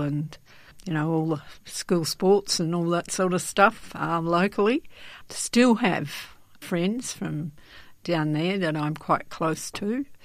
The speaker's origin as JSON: {"language": "English", "region": "Western Australia", "country": "Australia", "tie": "born or raised there", "said": "Well, I actually grew up in the township of North Stanlop."}